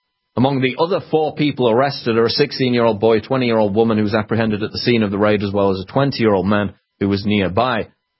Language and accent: English; London, United Kingdom; I'm from London.